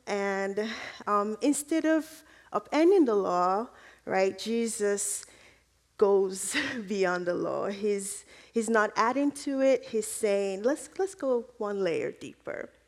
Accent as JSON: {"language": "English", "country": "Nigeria", "also_born_or_lived": "Maine", "moved": "as an adult", "lives_now": "Duluth, United States", "said": "I am from Nigeria. I came to the United States for college in 2010. I went to MSU in Mankato. I went to the University of Maine for graduate school. So I lived in Maine for 6 years"}